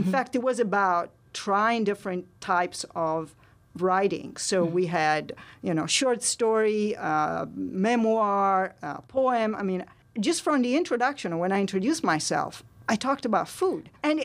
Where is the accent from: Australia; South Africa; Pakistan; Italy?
Italy; now in United States; Well, you know, growing up in Italy, you take a lot of things for granted.